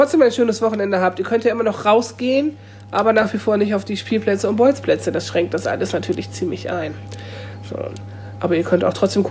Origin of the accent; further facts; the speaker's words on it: Lower Saxony, Germany; ich komme ja nicht von hier. Ich bin ja Niedersachse, ich bin hier.